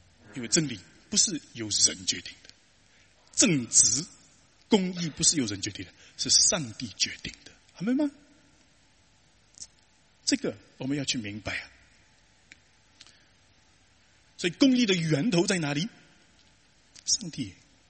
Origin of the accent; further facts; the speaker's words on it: China; 那是我们中国人马上就会说，是非之心又值几两钱呢？